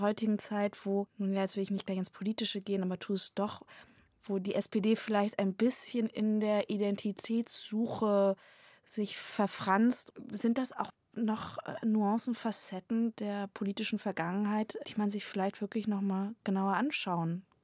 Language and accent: German; Germany; born there; Ich bin in der BRD geboren, also ich war 7, als die Mauer gefallen ist.